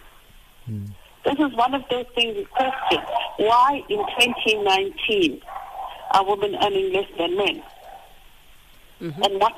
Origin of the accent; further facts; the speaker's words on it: South Africa; even as a South African, it was quite shocking